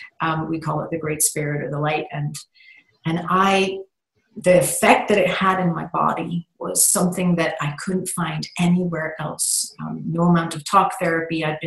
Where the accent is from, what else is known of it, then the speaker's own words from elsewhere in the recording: Belfast, Northern Ireland, United Kingdom; now in Texas, United States; I currently live in Texas near Austin, but I grew up in Northern Ireland near Belfast. And my time growing up there was extremely challenging.